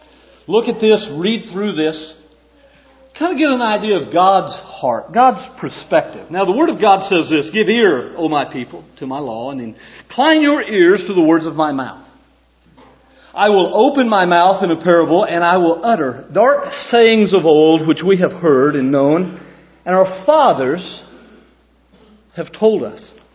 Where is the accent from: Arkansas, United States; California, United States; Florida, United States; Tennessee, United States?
Arkansas, United States; You just remember, I'm from Arkansas, so we don't have a whole lot of pretense being from Arkansas.